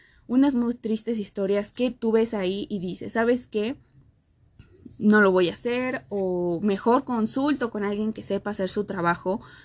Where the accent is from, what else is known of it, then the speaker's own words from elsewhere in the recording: Xochimilco, Mexico City, Mexico; yo soy de aquí de Xochimilco, de la Ciudad de México.